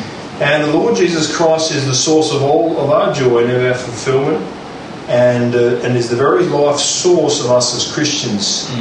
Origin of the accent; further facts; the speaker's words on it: Murray Bridge, South Australia, Australia; First 13 years of my life, I grew up in Murray Bridge in South Australia, and it's a very dry place, roughly 100, well, over 100 kilometres away from Adelaide.